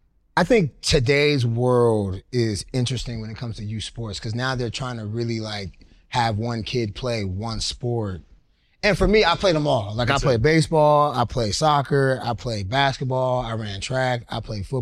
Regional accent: Georgia, United States; I'm from Georgia too. So like when I played as a kid, my neighbor had a membership to Atlanta Athletic Club

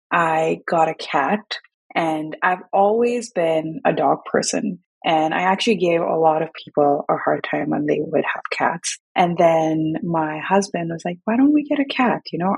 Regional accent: India; I grew up in India and I always wanted a dog.

